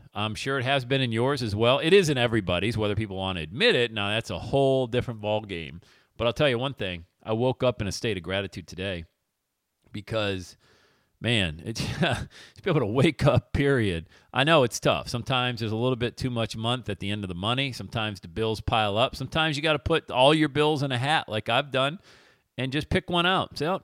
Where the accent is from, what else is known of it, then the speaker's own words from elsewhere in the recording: Bradford, Pennsylvania, United States; I was 13 years old growing up in Bradford, Pennsylvania.